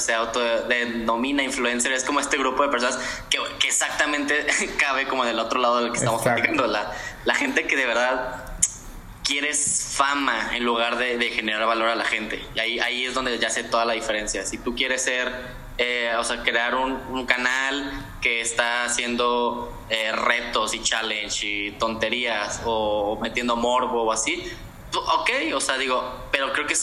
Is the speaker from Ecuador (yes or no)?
no; Guadalajara, Jalisco, Mexico; Sí, yo soy de Guadalajara.